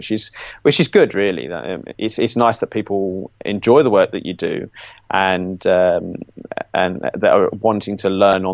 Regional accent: Cheshunt, East of England, United Kingdom; I was born in Chesant, and we had a yard down there at Goff's Oak, which I think we had a small holding there

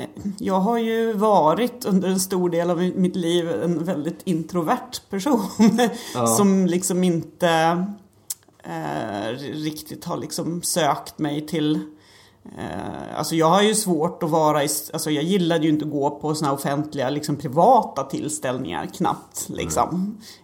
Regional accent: Härnösand, Västernorrland County, Sweden; Men jag är ju uppvuxen i Härnösand och curlingen är rätt stor i Härnösand.

